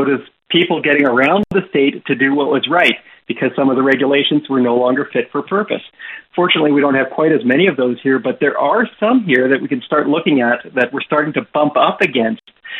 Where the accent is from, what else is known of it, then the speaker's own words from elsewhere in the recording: Canada; That's not really something that we grew up with in Canada, so I've not really acquired a taste for it.